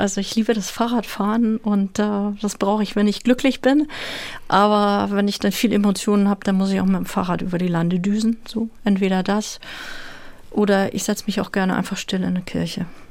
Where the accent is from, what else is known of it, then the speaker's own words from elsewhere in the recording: Lübeck, Schleswig-Holstein, Germany; Ich habe da mit der Kantorei gesungen und ich komme aus Lübeck so. Also ich kenne die Straßen drumherum, ich kenne ein bisschen die Geschäftszüge.